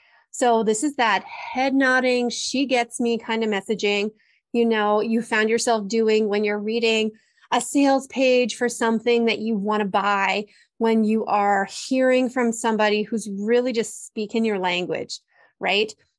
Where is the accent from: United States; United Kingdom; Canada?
Canada; I'm Canadian, so I'm niche, okay?